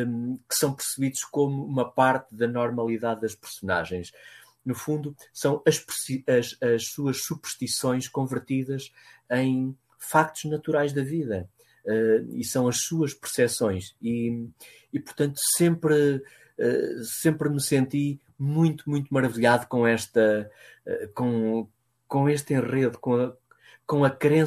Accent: Coimbra, Portugal; eu sempre vivi aqui na zona de Coimbra, onde me encontro agora

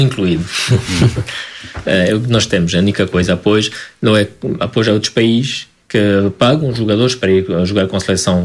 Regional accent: Soure, Centro, Portugal; Sou de Soure, ao pé de Coimbra.

